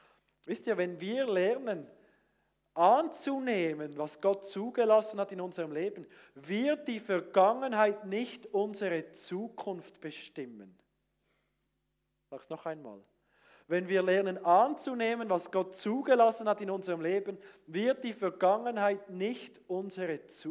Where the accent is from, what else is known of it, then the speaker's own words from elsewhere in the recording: Fribourg, Switzerland; Wurde im Kanton Freiburg unter Senslern, wuchs ich auf, sehr nach Bern orientiert, mit Thurgauer Eltern. Ein riesen Gemisch. Also wenn ich wählen könnte, würde ich gerne ein reines Berndeutsch haben.